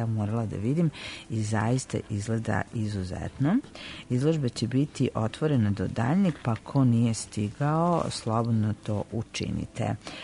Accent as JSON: {"language": "Serbian", "town": "Novi Sad", "region": "Vojvodina", "country": "Serbia", "said": "volim centar Novog Sada, i to ne zbog onih bašti leti koje ne volim kao Novosađanka"}